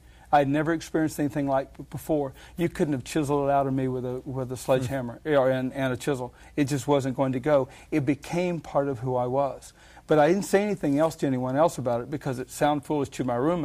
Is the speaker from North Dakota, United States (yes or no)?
no; Jacksonville, Florida, United States; And I said, yes, I am from Jacksonville. That's where I'm living right now.